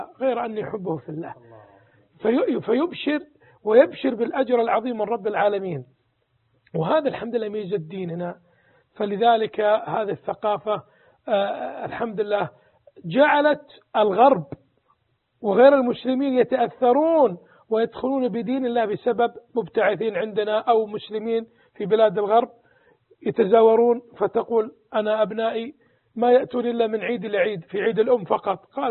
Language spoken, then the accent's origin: Arabic; Saudi Arabia; بعض الأسر عندنا في السعودية